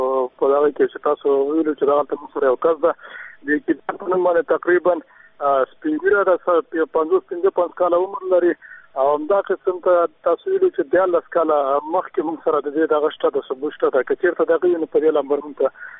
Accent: Nangarhar, Afghanistan; زما تلاکم د ننګرهار ولایت د بیسدونه.

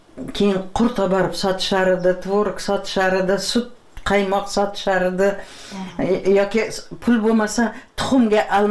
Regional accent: Piskent, Tashkent Region, Uzbekistan; 3 km Piskent sentriga maktabga qatnaganman.

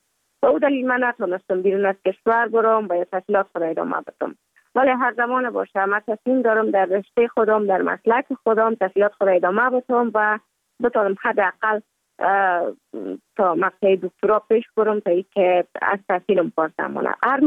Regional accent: Kabul, Afghanistan; also born or lived in Mazar-i-Sharif; بعد از تولد ما تا 5 سالگی ما در مزار بودیم، بعد ناقل کابل شدیم چون به اساس کاربار که در جانم داشت ما در کابل زندگی نکردیم و ما مکتب در اونجا خواندم. دوره طفولیت ما در کابل سپری کردیم

